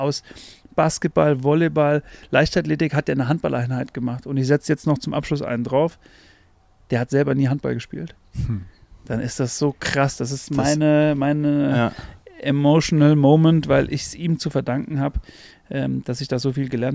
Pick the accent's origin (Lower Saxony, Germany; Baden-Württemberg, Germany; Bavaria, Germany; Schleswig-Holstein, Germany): Bavaria, Germany; Obernburg am Main. Also das schöne, beschauliche Städtchen zwischen Aschaffenburg und Miltenberg am bayerischen Untermain. Das war quasi meine Heimat. Mhm. Und dort bin ich eine Handballfamilie groß geworden